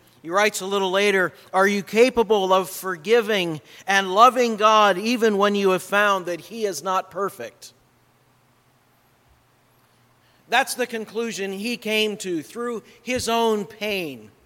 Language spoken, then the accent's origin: English; Akron, Ohio, United States; not far from where I grew up in Akron, Ohio.